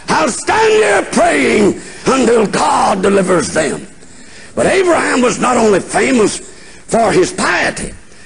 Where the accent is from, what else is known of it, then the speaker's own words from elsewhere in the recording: the South, United States; But I was raised in the South, my brother and I, on a farm.